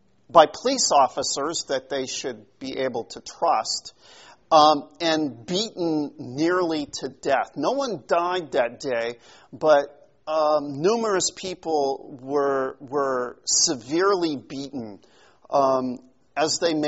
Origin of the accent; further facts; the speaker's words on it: Missouri, United States; we've had things happen in our society like Ferguson, Missouri, my home state.